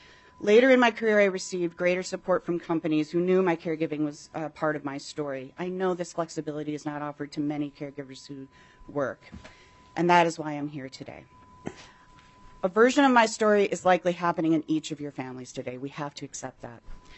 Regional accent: Minnesota, United States; I live in Minnesota, in Plymouth, Minnesota, and I was raised in Minnesota, and I'm here to share my experience, which is a unique one.

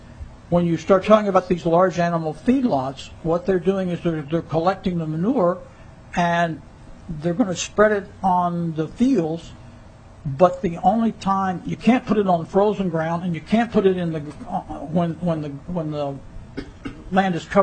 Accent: United States; I'm an American. I believe in democracy. I believe in legislatures.

